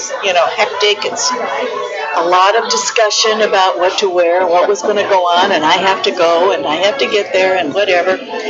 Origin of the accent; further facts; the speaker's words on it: Hutchinson, Minnesota, United States; moved away as an adult; also born or lived in Montana; Have a good day. Originally from Minnesota, Hutchinson. I graduated from St. Olaf in 1966. I went out to Montana, got married and went to Montana.